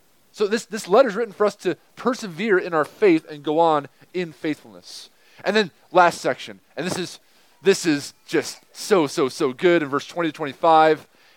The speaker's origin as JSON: {"language": "English", "region": "New York", "country": "United States", "said": "I'm from New York originally, and it doesn't really matter where I'm from probably"}